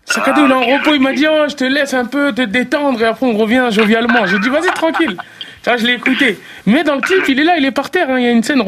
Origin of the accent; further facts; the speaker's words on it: Republic of the Congo; also born or lived in Kinshasa, DR Congo; Mes origines, t'as vu? Je viens du Congo-Brazzaville et Kinshasa, les deux